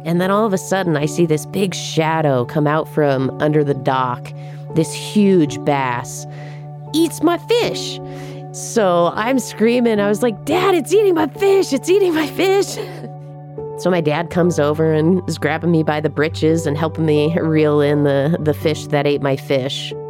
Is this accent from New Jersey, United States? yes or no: no; Park City, Utah, United States; I am originally from Park City, Utah. That's where my family lived. That's where a majority of my life I grew up.